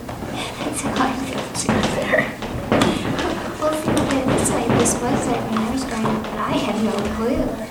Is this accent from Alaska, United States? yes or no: no; Utah, United States; and I'm from Utah